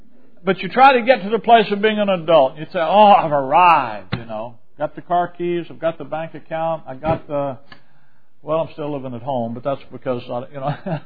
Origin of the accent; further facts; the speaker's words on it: Alabama, United States; now in Chicago, United States; I'm from Alabama. We didn't play hockey in Alabama. I didn't think about hockey. We didn't play soccer either. We moved to Chicago.